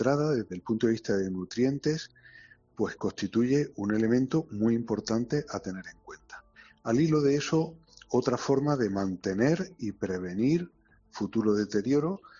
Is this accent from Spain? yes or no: yes; Andalusia, Spain; now in Málaga, Spain; porque yo soy almeriense, aunque malagueño de adopción.